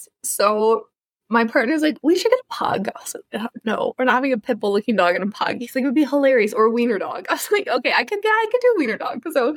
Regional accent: Nanaimo, British Columbia, Canada; moved away as an adult; now in Calgary, Canada; I'm actually born in Nanaimo, so raised on Vancouver Island. Yeah, I'm a BC girl. And my spouse and I left BC, I guess 2014, came to Alberta

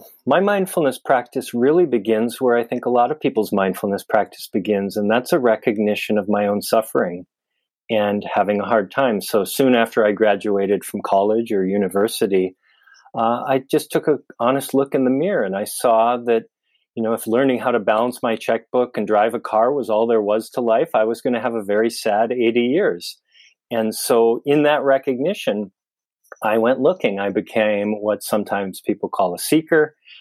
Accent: Wisconsin, United States; now in San Francisco, United States; I relocated from the Midwest. I grew up in Wisconsin. I moved out to the San Francisco area.

